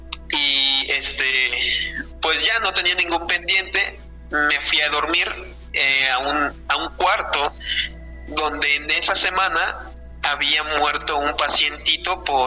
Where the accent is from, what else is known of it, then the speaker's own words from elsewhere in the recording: Mexico City, Mexico; Yo soy de Ciudad de México, en Tlalpan, pero ahorita estoy trabajando en Tejupilco, aquí en el Estado de México.